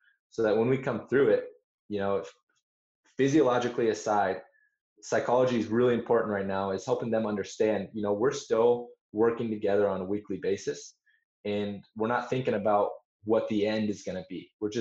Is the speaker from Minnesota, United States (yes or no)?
no; Fort Collins, Colorado, United States; Yeah, so I'm originally from Northern Colorado, Fort Collins to be exact. Born and raised there